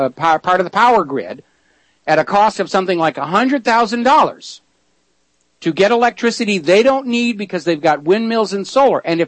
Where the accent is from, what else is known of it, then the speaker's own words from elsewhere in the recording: New England, United States; Now, I'm a farm kid. I grew up in New England farming country